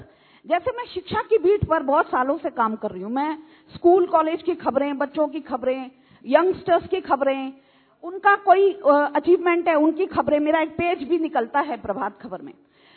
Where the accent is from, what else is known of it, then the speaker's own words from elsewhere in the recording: Kolkata, West Bengal, India; और मैं कलकत्ता से हूँ